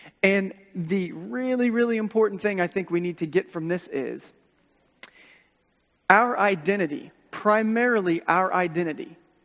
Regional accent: Texas, United States; born there; I mean, I was born in Texas.

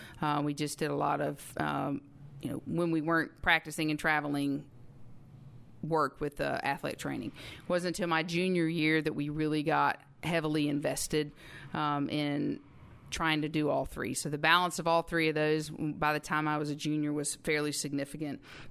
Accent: Pensacola, Florida, United States; University of West Florida, which was in my hometown, was ranked really high in the NAIA standings.

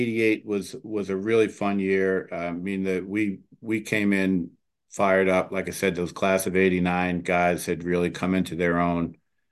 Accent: Port Jefferson Station, New York, United States; they bought in 1959 in Port Jeff Station. So I was raised in Port Jeff Station

